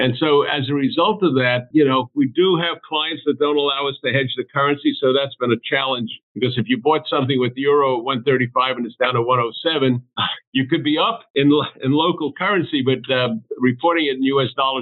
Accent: New York City, New York, United States; I grew up in the Bronx, New York

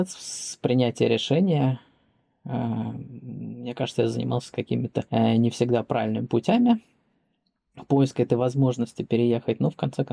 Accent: Moscow, Russia; moved away as an adult; now in Tallinn, Estonia; А я переехал из Москвы, где я прожил всю свою жизнь, на данный момент 29 лет, в Таллин, в Эстонию. Вот в этом году, в 2020 году, в самом начале.

